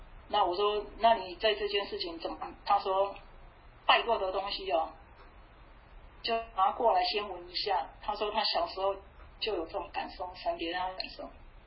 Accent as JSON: {"language": "Chinese", "country": "Taiwan", "tie": "born or raised there", "said": "我记得我们小的时候在台湾。"}